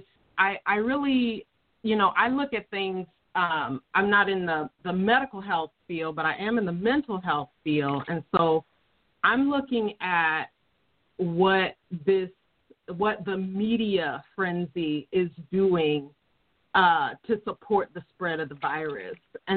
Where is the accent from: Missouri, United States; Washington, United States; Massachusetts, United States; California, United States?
Washington, United States; Seattle; I'm from Seattle, Washington.